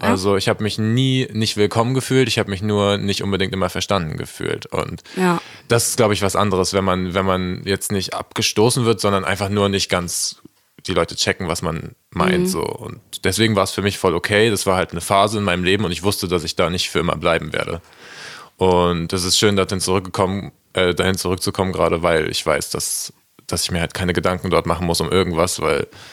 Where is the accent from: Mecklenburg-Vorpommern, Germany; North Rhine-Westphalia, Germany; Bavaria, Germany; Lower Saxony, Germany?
Mecklenburg-Vorpommern, Germany; now in Berlin, Germany; Ich komme eigentlich aus Mecklenburg-Vorpommern, was übel, ja, schon ein kleines Örtchen dort an der Müritz war, so eine Kleinstadt, aber ja, ich bin jetzt hier in Berlin